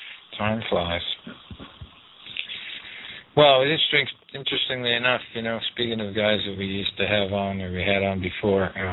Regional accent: Dorchester, Massachusetts, United States; when he came to my hometown where I grew up, Dorchester, Massachusetts.

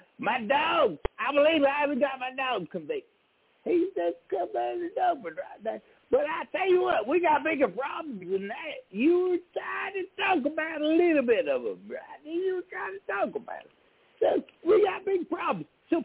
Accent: Alabama, United States; I'm from Alabama here, and I've been listening to you, and so has my people right here on the side of the mountain.

